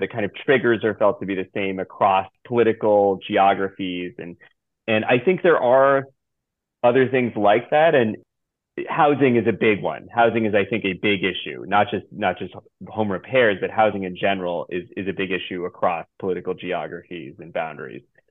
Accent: Philadelphia, Pennsylvania, United States; You know, I'm a Democrat from Philadelphia, but among rural Republicans

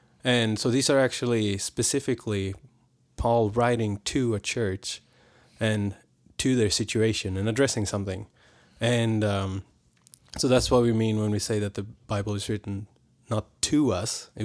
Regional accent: Sweden; now in Lakeside, United States; Yep. Grew up across the street from each other.

